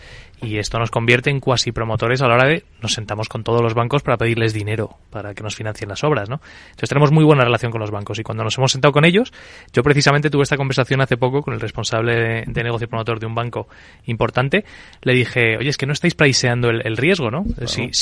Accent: United States; yo me crié en Estados Unidos

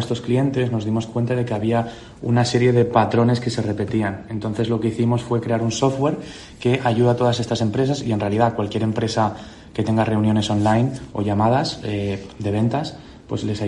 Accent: Canary Islands, Spain; moved away as an adult; Yo soy nacido y criado en Canarias y orgulloso además. Para los que estén escuchando que sean canarios, notarán que no tengo acento, pero porque tengo un tema ahí raro con el acento. Y sí, toda mi familia es vasca y desde los 18 pues que no vivo en Canarias

